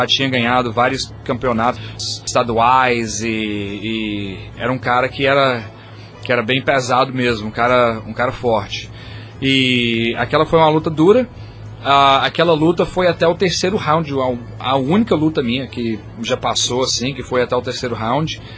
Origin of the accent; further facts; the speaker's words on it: Conselheiro Pena, Minas Gerais, Brazil; eu sempre tenho muito orgulho de falar que vim de Conselheiro Pena, Minas Gerais.